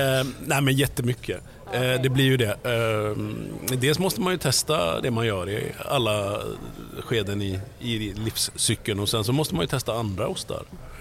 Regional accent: Västerås, Västmanland County, Sweden; now in Gothenburg, Sweden; Men jag kommer från Västerås.

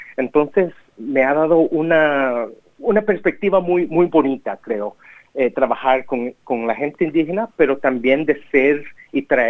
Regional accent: El Salvador; También la gente pipil, digamos, de El Salvador, de donde yo soy

